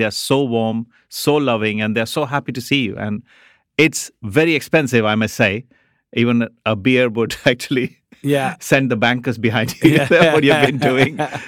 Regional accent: India; moved away; I think I was cooking like an Indian boy living in Indian subcontinent. I had not adapted after coming into this country.

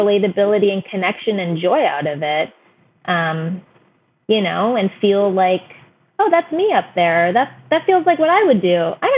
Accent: United States; like we were raised in America where we did learn about Christmas.

